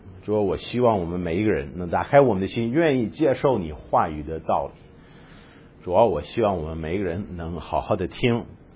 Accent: Tennessee, United States; 上完这个我要回我老家，在田纳西那边要开始学这个工程师的这个专业

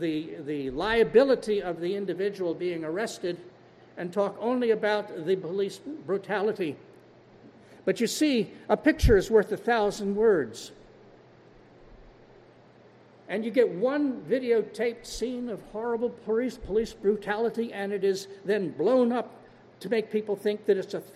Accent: Montclair, New Jersey, United States; I'm over 70 years old. I grew up in Montclair, New Jersey, outside of New York City.

